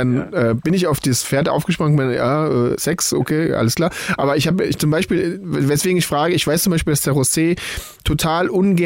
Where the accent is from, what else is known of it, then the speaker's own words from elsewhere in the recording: Wiesbaden, Hesse, Germany; Ich bin ja aus Wiesbaden.